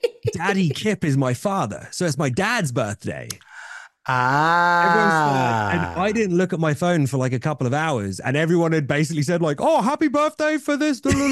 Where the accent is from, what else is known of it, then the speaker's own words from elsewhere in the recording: United Kingdom; I'm British